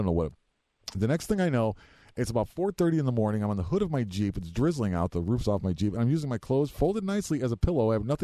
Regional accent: Ireland; I know about that. I'm Irish.

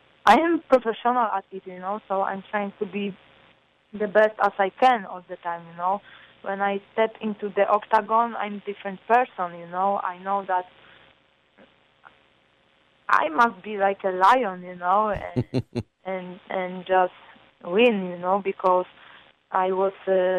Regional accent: Olsztyn, Warmian-Masurian Voivodeship, Poland; English is a second language; I'm from Olsztyn.

